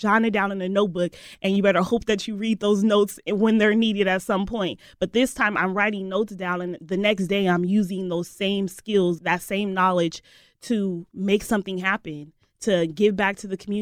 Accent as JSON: {"language": "English", "town": "Perris", "region": "California", "country": "United States", "said": "I'm not from here. I'm from Riverside County, Paris, California, so a small rural area."}